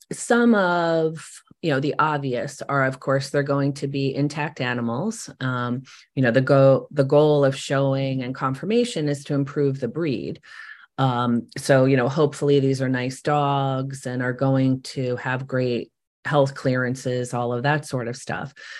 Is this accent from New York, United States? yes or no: yes; New York, United States; And I grew up in New York, and I had these, Westminster was a big deal because that was always on.